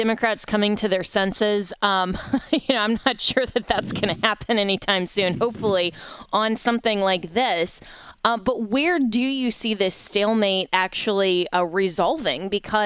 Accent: Florida, United States; thankfully my home state of Florida is, you know, very conservative now because of our governor.

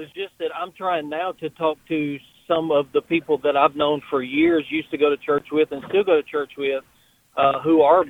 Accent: United States; born there; You know, I mean, I was born in the United States.

